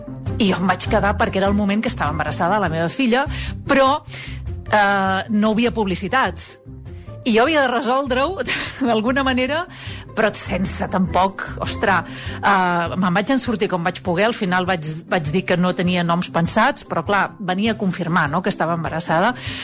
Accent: Vic, Catalonia, Spain; tinc 40 anys, soc de Vic

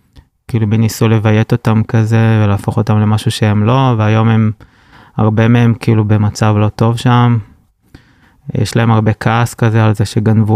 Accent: Tel Aviv, Tel Aviv District, Israel; אני גם גדלתי כזה בתל אביב

